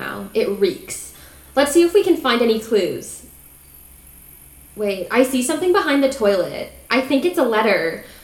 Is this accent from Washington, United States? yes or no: yes; Belfair, Washington, United States; Last week, in my hometown of Belfair, Washington, we were thrown, catapulted even, into the national news